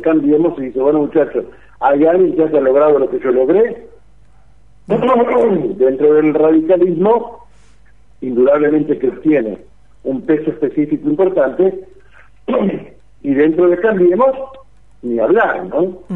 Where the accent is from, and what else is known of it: Argentina